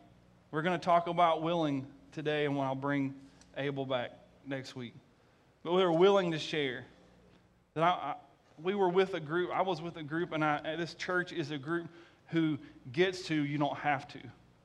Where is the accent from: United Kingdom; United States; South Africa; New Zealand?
United States; Sylvania; and you can tell we're from Sylvania, we got to find a Possum Eddie.